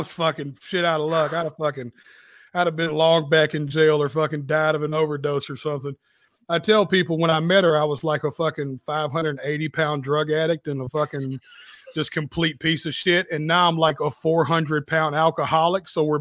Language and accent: English; Antioch, Tennessee, United States; It's in Nashville, but I just represent my little district. So it's like I'm from Antioch, Tennessee.